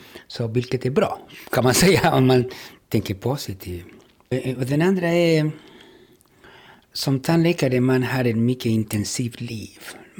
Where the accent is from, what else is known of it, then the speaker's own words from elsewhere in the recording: Tyringe, Skåne, Sweden; från Tyringe. Jag känner mig också från Tyringe